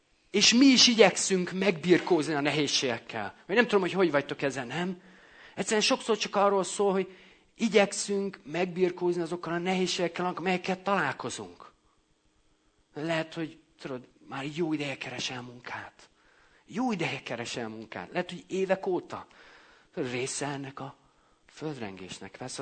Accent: Great Hungarian Plain, Hungary; Nyilván itt én Alföldön nőttem fel én is, mint legtöbben.

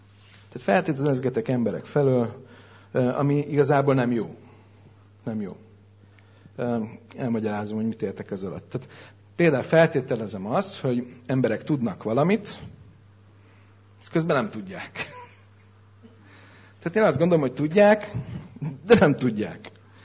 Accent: Budapest, Hungary; mondjuk én belvárosi gyerek vagyok, soha nem budapesti belvárosi 5. kerületi parlament mellett nőttem fel

